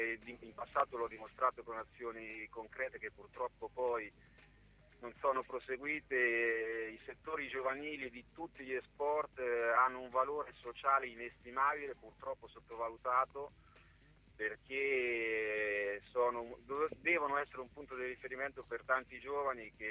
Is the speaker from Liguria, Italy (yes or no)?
no; Ancona, Marche, Italy; E da anconetano, tifoso da tanti anni, che ha vissuto gli anni più belli e anche più bui